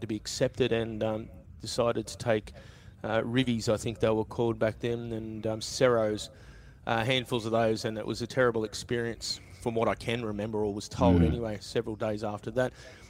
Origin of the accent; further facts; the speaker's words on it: Manly, New South Wales, Australia; I was born in Manly